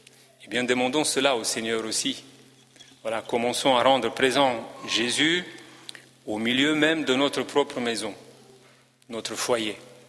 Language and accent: French; Romania; Moi, quand j'entends en tant que Roumain l'expression